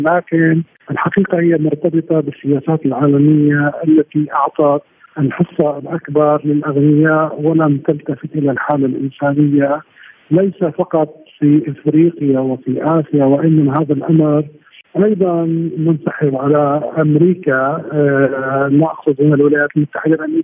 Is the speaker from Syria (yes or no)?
yes; Syria; ومن ضمن للأسف الشديد بلدنا سوريا